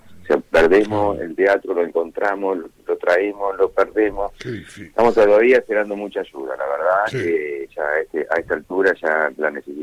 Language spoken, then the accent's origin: Spanish; Argentina; no nos deja tan originales como a veces somos los argentinos.